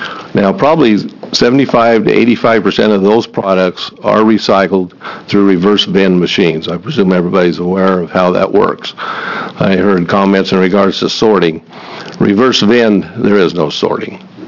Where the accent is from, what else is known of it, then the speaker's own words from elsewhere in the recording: Baker City, Oregon, United States; I'm from Baker City, Oregon.